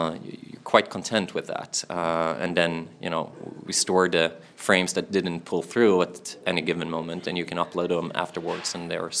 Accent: Malmö, Skåne, Sweden; I'm from south of Sweden in a fantastic town called Malmö.

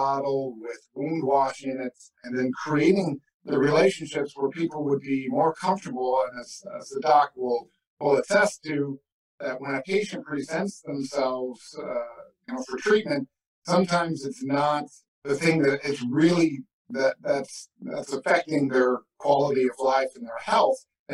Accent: Midwest, United States; also born or lived in Santa Ana; That was, you know, decades ago growing up in the Midwest. We tend to volunteer for things.

